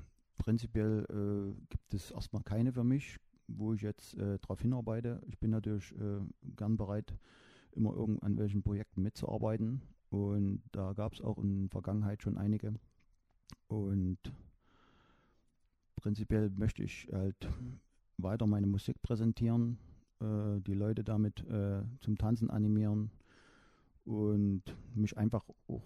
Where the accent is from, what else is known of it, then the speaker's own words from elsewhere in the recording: Hainichen, Saxony, Germany; Ich komme aus Hainichen. Das liegt im schönen Sachsen in Deutschland.